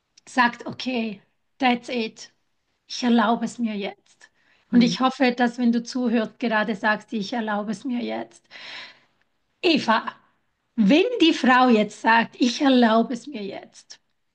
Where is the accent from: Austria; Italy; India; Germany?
Italy; Ich bin ja Italienerin